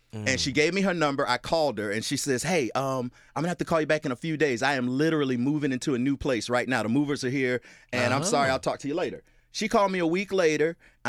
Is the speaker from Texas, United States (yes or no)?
no; Tallahassee, Florida, United States; now in Orlando, United States; I'm from Tallahassee, Florida.